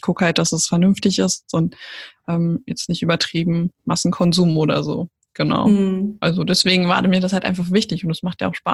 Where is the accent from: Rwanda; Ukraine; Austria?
Austria; now in Germany; ich komme aus Österreich, ich habe da auch 15 Jahre lang gewohnt. Also vielleicht hört man das dann ab und zu bei meiner Grammatik.